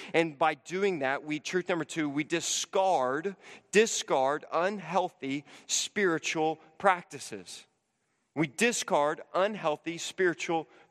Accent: Memphis, Tennessee, United States; In high school, growing up in Memphis, Tennessee, during the summer and fall months, I ran cross country in high school.

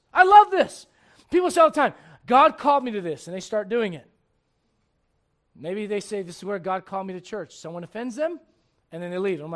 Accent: United States; I'm thankful that I'm an American, but I got to get you to understand this.

